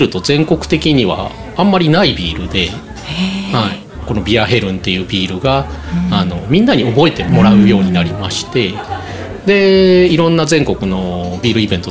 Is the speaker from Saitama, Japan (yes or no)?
no; Shimane, Japan; 当然私も島根出身でっていうのもありますけれども、そこで子供の頃から生まれ育ってるので